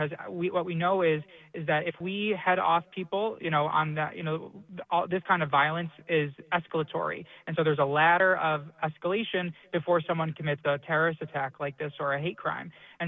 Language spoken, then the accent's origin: English; West Bloomfield, Michigan, United States; This is my congregation. This is my hometown.